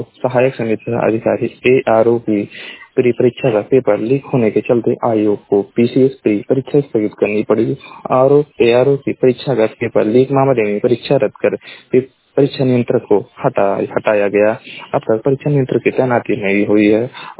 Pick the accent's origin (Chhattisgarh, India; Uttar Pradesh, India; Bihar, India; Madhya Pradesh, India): Uttar Pradesh, India; मैं जिला महाराजगंज का निवासी हूं।